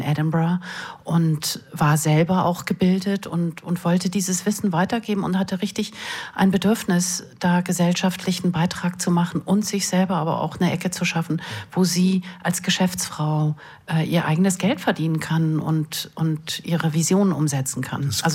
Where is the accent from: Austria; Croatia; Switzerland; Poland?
Switzerland; Ich bin ja in der Schweiz groß geworden